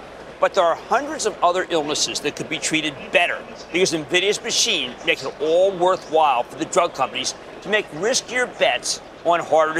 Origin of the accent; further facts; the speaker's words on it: Philadelphia, Pennsylvania, United States; It sounds like P-A-W-S because I'm from Philadelphia.